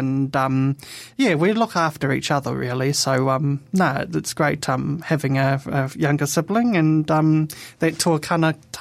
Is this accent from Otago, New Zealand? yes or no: yes; Dunedin, Otago, New Zealand; born there; I'm 25 and 9 days, so, not very long at all. I was born in Otipoti, Dunedin.